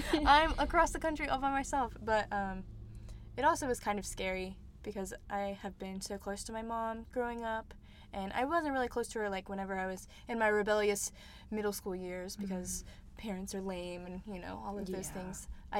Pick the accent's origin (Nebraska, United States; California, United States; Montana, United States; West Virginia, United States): West Virginia, United States; Mineral Wells; also born or lived in Charleston; I grew up in Mineral Wells in the Parkersburg, West Virginia area, so about an hour and a half away from Charleston.